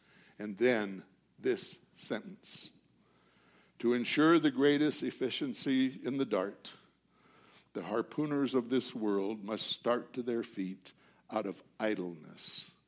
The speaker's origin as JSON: {"language": "English", "town": "Filer", "region": "Idaho", "country": "United States", "tie": "born or raised there", "said": "I was raised in First Baptist Church, Filer, Idaho, just outside of Twin Falls, Idaho."}